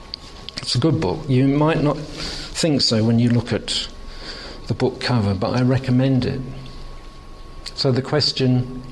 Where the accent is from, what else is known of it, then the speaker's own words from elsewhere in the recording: England, United Kingdom; And as an Englishman, the first Christian book I was ever given before I came to faith in Jesus was Basic Christianity by John Stott.